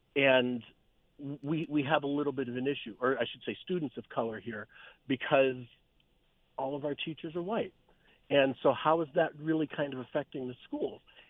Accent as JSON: {"language": "English", "town": "Canton", "region": "Ohio", "country": "United States", "tie": "born or raised there", "said": "My hometown, if people are familiar with northeastern Ohio, my hometown, Canton, is 45 minutes away from us"}